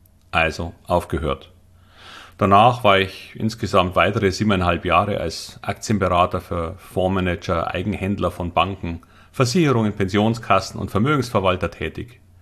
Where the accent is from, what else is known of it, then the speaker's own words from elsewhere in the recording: Munich, Bavaria, Germany; Ich wollte, obwohl Münchner, immer am Wasser wohnen